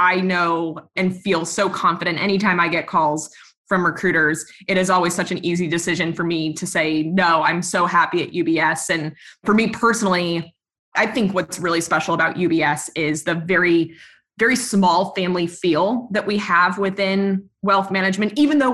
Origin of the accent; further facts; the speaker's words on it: Baltimore, Maryland, United States; One is that I'm from Baltimore and you went to Hopkins.